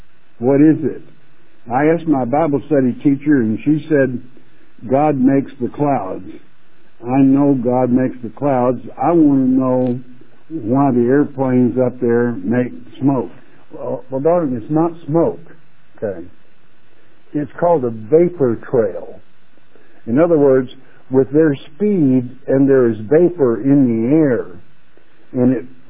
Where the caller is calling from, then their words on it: Georgia, United States; from Georgia.